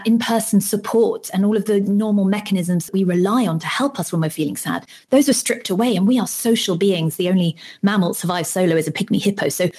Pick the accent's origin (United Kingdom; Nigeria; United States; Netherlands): United Kingdom; I'm British